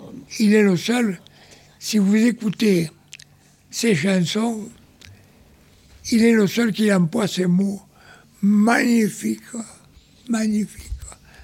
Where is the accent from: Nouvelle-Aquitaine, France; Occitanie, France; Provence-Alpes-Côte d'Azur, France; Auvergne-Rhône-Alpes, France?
Provence-Alpes-Côte d'Azur, France; Sorgues; Non, je suis de Sorgue dans la Vaucluse.